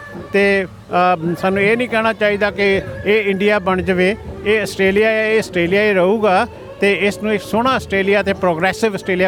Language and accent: Punjabi; Hoshiarpur, Punjab, India; now in Australia; ਮੈਂ ਹੁਸ਼ਿਆਰਪੁਰ ਤੋਂ ਹਾਂ ਜੀ ਮਾਲਪੁਰ ਦੇ ਕੋਲ ਸਾਡਾ ਪਿੰਡ ਆ ਅਤੇ ਉੱਥੋਂ ਅਸੀਂ ਇੱਥੇ 1996 ਦੇ ਵਿੱਚ ਇੱਥੇ ਮਾਈਗ੍ਰੇਟ ਕੀਤੇ ਸੀ